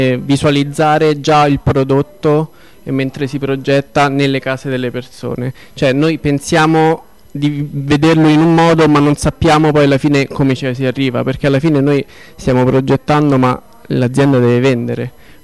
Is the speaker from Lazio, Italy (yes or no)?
yes; Rome, Lazio, Italy; now in Lecce, Italy; io vengo da Roma, quindi ho grande stima e rispetto per tutto questo contesto